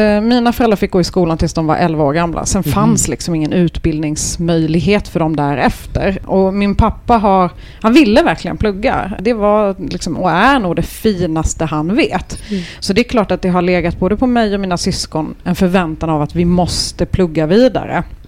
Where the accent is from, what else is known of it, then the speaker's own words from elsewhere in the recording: Lund, Skåne, Sweden; Jag skulle säga att jag är skåning från Lund. Att mina föräldrar kom hit som politiska flyktingar.